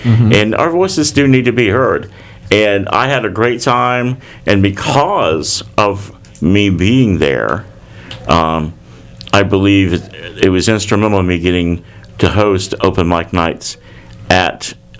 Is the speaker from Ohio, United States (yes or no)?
yes; Columbus, Ohio, United States; born there; now in Plant City, United States; I was hatched in Columbus, Ohio.